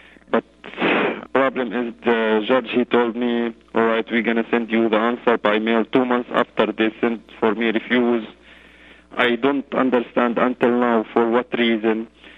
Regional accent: Yarmouk, Damascus Governorate, Syria; now in Canada; I'm Palestinian from Yarmouk. I'm Palestinian. I came to Canada like 3 years.

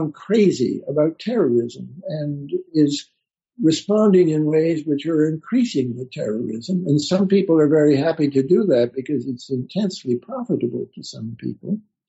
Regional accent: Canada; now in United States; I'm a Canadian, first of all.

